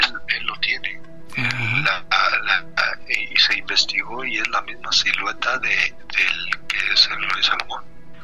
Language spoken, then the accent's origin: Spanish; Tlaxcala, Mexico; nosotros somos de Tlaxcala.